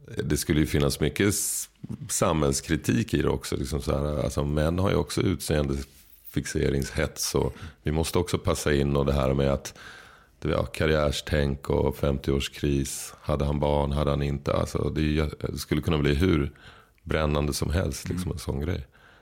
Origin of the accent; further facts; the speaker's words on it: Skåne, Sweden; accent: Skåne; När jag blir påmind om Skåne på något sätt, till exempel om jag träffar en skåning, då blir jag skåning med en gång.